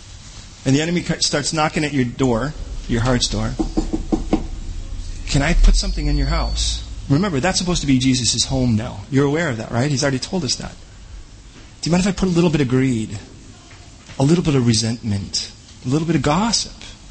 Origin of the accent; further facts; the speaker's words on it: United States; pardon me for this, I'm an American.